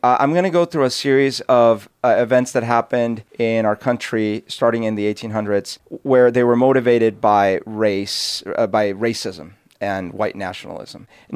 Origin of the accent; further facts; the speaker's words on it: Bogotá, Colombia; English is a second language; now in United States; growing up in Bogota, I always idolized the U.S., because all I saw was like the little 80s window.